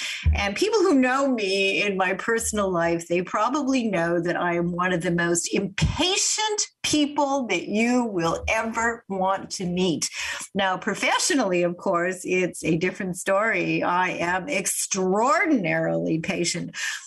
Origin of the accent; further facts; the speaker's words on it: Canada; I am Canadian.